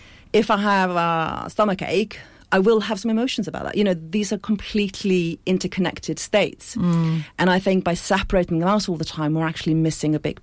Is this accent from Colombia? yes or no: no; Iceland; moved away; So I'm originally from Iceland. I've been over here almost 20 years, actually.